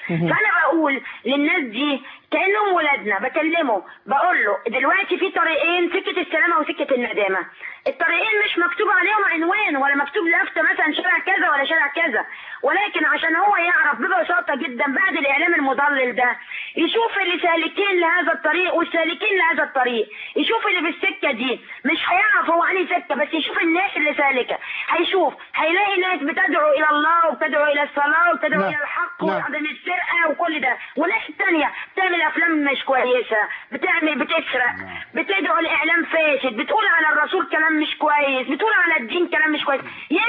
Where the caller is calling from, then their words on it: Alexandria, Alexandria Governorate, Egypt; أنا بقول لحضرتك من اسكندرية.